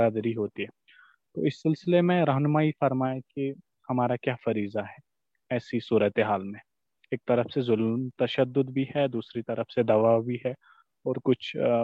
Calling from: Jammu and Kashmir, India; جی آغا میں مقبوضہ کشمیر سے.

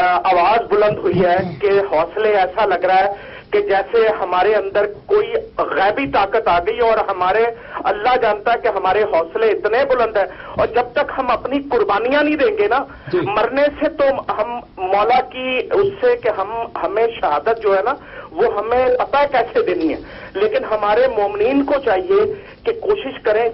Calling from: London, United Kingdom

